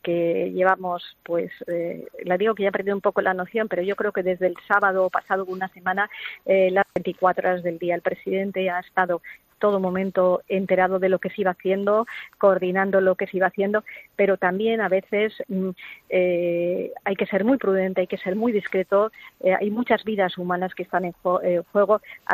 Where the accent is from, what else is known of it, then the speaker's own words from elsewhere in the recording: Spain; lo que somos los españoles.